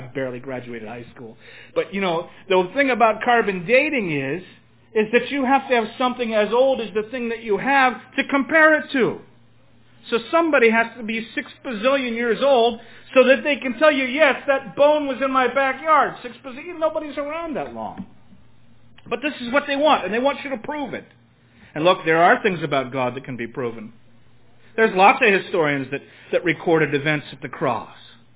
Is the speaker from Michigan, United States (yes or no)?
no; New York City, New York, United States; So I'm from New York City, and, you know, it's an interesting place.